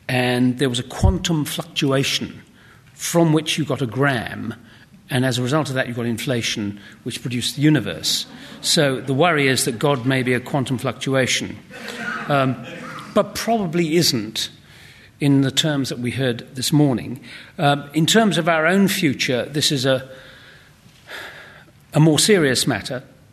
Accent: Wales, United Kingdom; I'm Welsh. As you know, Wales is the original sort of archetypal, non-GM human.

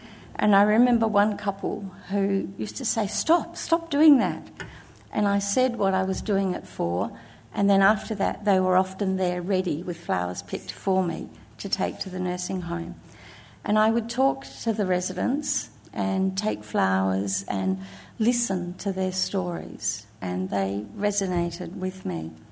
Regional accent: Adelaide, South Australia, Australia; I grew up in Adelaide, one of 4 children for

